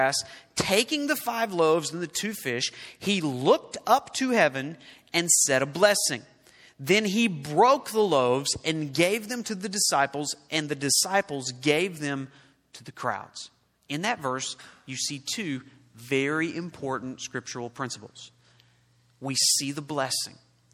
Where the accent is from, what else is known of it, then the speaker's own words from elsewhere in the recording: Oklahoma, United States; Now, I grew up in Oklahoma. There were a lot of cowboys and a lot of horses.